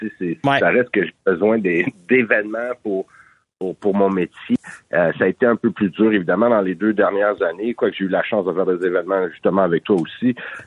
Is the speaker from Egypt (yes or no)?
no; Montreal, Quebec, Canada; je suis de Montréal métropolitain